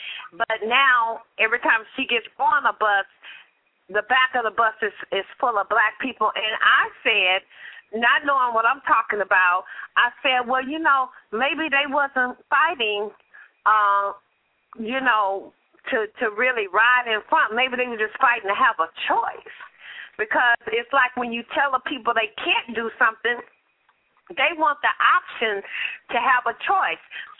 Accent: West Coast, United States; Well, you know, I grew up on the West Coast.

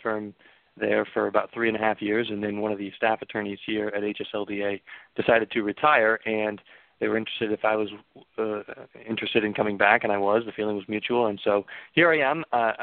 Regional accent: Omaha, Nebraska, United States; I grew up in Omaha, Nebraska in the Midwest and was homeschooled all the way through school

